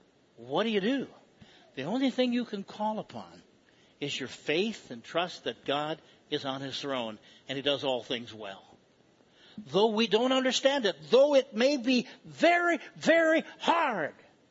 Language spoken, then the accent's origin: English; New York, United States; I'm a New Yorker, please understand that.